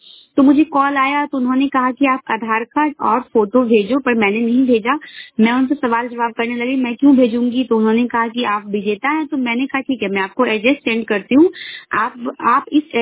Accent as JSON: {"language": "Hindi", "town": "Madhubani", "region": "Bihar", "country": "India", "said": "और मैं बिहार राज्य के मधुबनी जिला की रहने वाली हूँ।"}